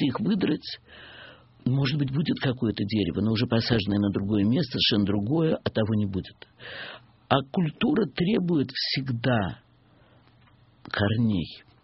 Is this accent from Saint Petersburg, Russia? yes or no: yes; Saint Petersburg, Russia; now in Moscow, Russia; Вот я уехала из Ленинграда. Живу в Москве.